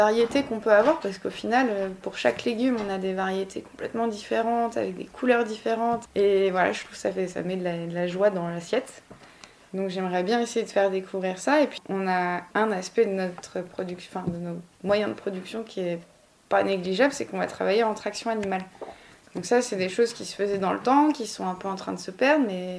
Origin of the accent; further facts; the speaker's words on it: Paris, Île-de-France, France; Je suis originaire de Paris à la base, enfin, j'ai grandi à Paris. Et après je suis partie pour faire mes études, donc j'ai pas mal bougé. Je suis allée à Dijon, à Arles, avec des stages en Afrique aussi.